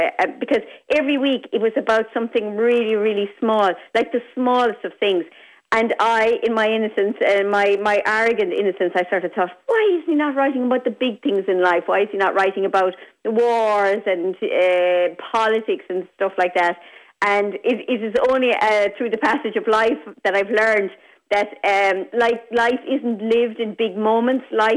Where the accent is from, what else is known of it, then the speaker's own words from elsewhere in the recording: Arda, County Limerick, Ireland; now in Ballacolla, Ireland; I'm from Arda, proud West Limerick woman, and living in Laois now. I'm married to a suckler farmer in Laois, in Ballacolla, County Laois